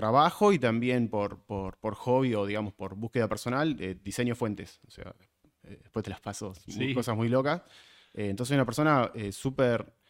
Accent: Mercedes, Buenos Aires Province, Argentina; Yo soy de la ciudad de Mercedes, que queda a 100 kilómetros de capital.

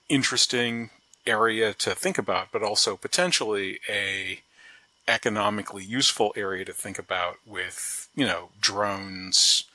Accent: Charlottesville, Virginia, United States; I was born and raised here in Charlottesville, Virginia, went to UVA

